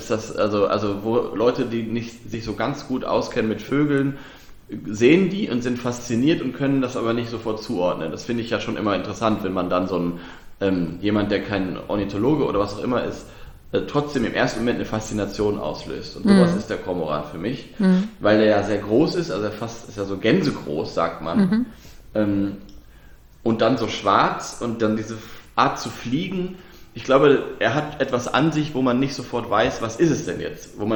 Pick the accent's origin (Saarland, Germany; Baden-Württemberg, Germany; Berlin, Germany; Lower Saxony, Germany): Lower Saxony, Germany; born there; Ich komme ja aus Niedersachsen gebürtig